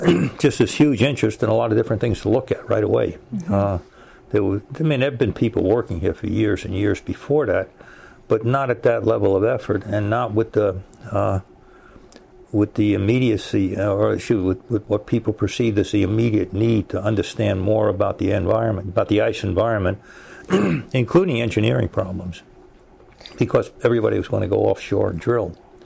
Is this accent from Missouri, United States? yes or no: no; New York City, New York, United States; I grew up in the Bronx. A kid in the East Bronx. Went to school and so on.